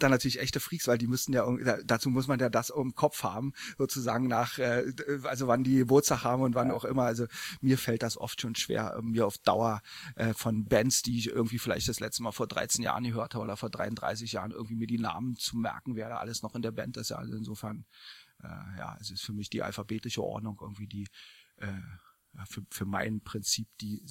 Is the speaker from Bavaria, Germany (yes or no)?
no; East Berlin, Berlin, Germany; nun bin ich in Ostberlin groß geworden und RIAS, SFB, ARD, ZDF war sozusagen alles unser alltägliches Programm